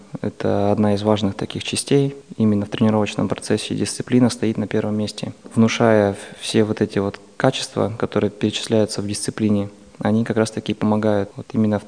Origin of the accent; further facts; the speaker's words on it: Kazakhstan; now in Russia; Я сам родом вообще с Казахстана